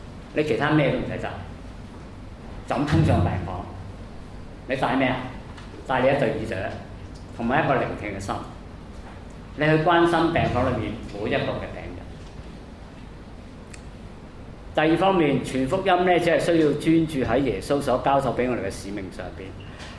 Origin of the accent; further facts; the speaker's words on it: China; 不過我們中國人有一句說話是什麼？失敗是成功之母嘛